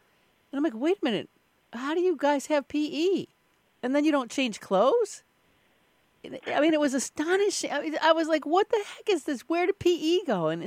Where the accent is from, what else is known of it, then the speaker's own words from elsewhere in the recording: Midwest, United States; now in California, United States; I grew up in the Midwest, between the Midwest and Mexico.